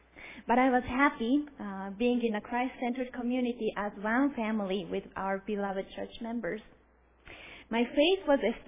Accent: Japan; I was born and raised in Japan.

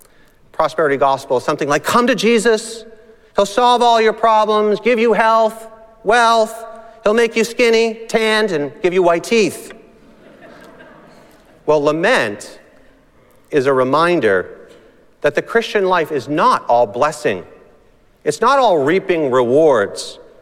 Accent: New England, United States; I grew up here in New England, and emotions are something that are kind of looked down upon.

